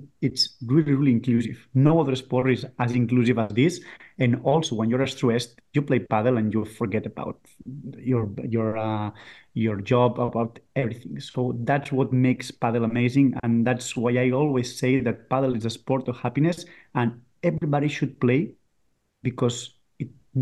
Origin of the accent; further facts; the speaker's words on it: Barcelona, Catalonia, Spain; Well, I'm from Barcelona, and I used to live in Barcelona, but of course, because of the summit, I'm traveling always to Malaga, and that's not a bad plan. But I lived always in Barcelona.